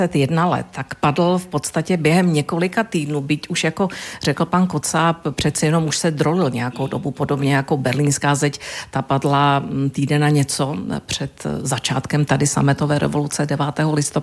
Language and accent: Czech; Slovakia; Vy jste rodačka ze Slovenska, stejně jako já, mě bylo 22